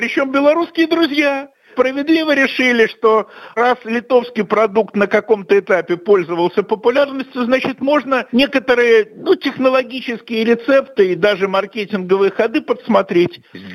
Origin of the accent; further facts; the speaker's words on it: Russia; Я позавчера приехал из Минска. Ну и как обычный россиянин в Минске